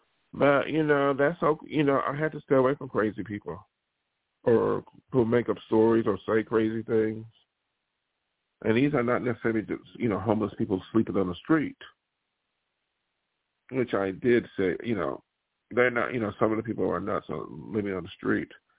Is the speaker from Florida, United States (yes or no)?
no; Buffalo, New York, United States; and then somebody said they came from Buffalo. You know what? My hometown.